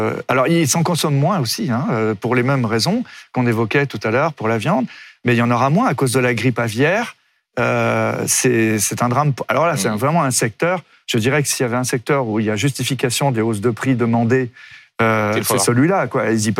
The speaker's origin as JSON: {"language": "French", "region": "Brittany", "country": "France", "said": "Chez moi, à Landerneau ou à Concarneau, on a tendance à dire qu'à Paris, le poisson est au prix du homard"}